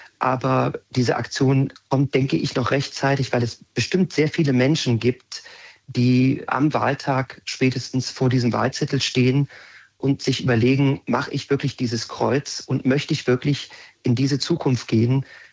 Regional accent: Magdeburg, Saxony-Anhalt, Germany; Und dann habe ich plötzlich auf meine Heimatstadt zurückgeblickt und habe so gemerkt, wie sehr mir diese Stadt eigentlich ans Herz gewachsen ist

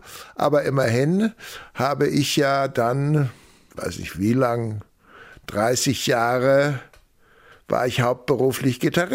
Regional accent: Ambach, Bavaria, Germany; also born or lived in St. Heinrich; Am Starnberger See geboren bin ich in St. Heinrich, einem kleinen Ort am südlichen Ende des Sees, und dann später aufgewachsen in Ambach. Und Ambach ist ein Kultort, wo ganz viele Leute gewohnt haben und immer noch wohnen, und ein besonderer Ort.

